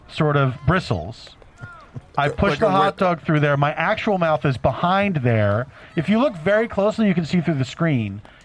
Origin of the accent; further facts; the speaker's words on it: New York, United States; no, because I'm born and raised in New York.